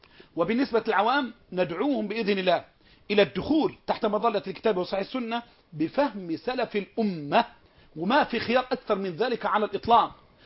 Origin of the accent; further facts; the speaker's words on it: Egypt; ثلاثة عندنا في مصر. ثلاثة.